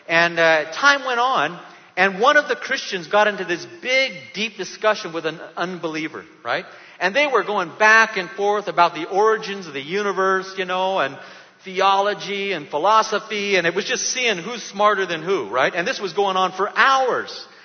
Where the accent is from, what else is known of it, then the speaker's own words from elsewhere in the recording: San Diego, California, United States; I'm originally from San Diego, and there's a beautiful park there. It's called Balboa Park.